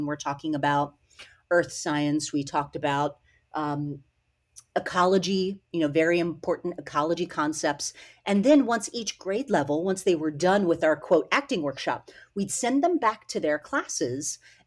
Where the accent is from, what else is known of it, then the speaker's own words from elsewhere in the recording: Maryland, United States; the kind of innovative instructional strategies that were being used and in my hometown in Maryland.